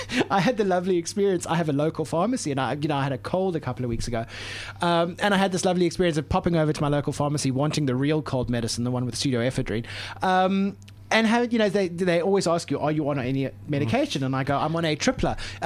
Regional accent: South Africa; now in Australia; I come from South Africa.

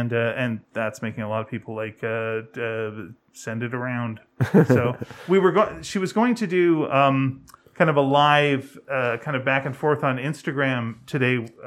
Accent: Canada; Because, David, we're Canadian.

